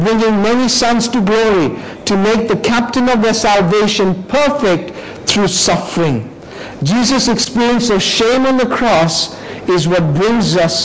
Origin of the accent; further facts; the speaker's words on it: India; You know, in India, we were like 10 years behind the US.